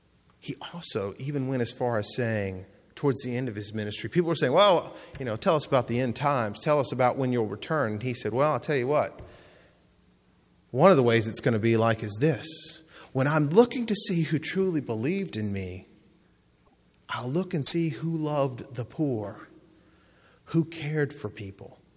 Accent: Alabama, United States; I'm from Alabama. Great place.

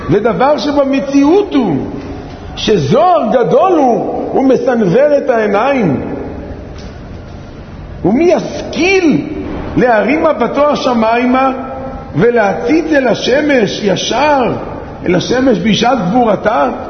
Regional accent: Netanya, Central District, Israel; נתכנסו בני העיר נתניה, שם גדלתי

